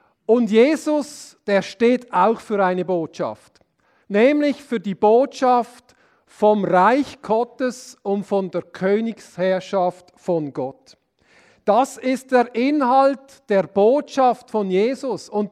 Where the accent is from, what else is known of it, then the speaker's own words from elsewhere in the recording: Basel area, Switzerland; Ussi und ich, wir kommen ja aus der Agglomeration von Basel.